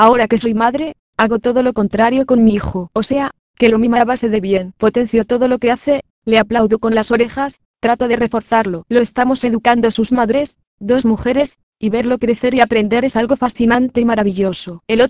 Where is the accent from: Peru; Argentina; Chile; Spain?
Spain; Basque Country; Somos vascos, tenemos esa especie de pudor por expresar los sentimientos